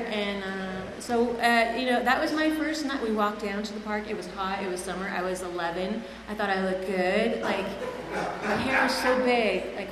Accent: Lancaster, California, United States; And I grew up in Lancaster, and that was my first resentment. Mexican-American family, and they were in Orange County

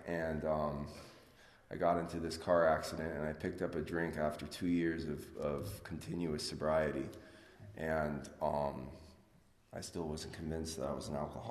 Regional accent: San Diego, California, United States; Like I said, I'm from San Diego. I come from a good family.

